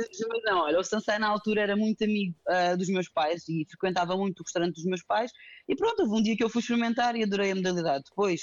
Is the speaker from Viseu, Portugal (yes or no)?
no; Lisbon, Portugal; tenho 27 anos, sou natural de Lisboa, mais propriamente de Caneças